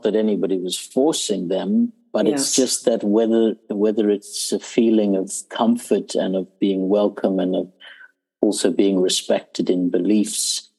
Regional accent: South Africa; also born or lived in Zimbabwe; I was born in Zimbabwe, I grew up in South Africa.

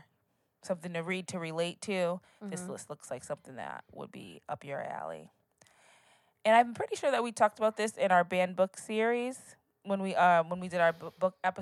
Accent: Connecticut, United States; So I'm from the East Coast.

